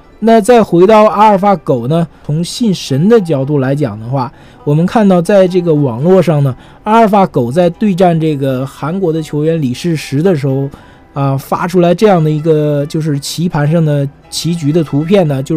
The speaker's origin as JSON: {"language": "Chinese", "country": "China", "said": "那么这是我们中国人在古老文化中对围棋的认识。"}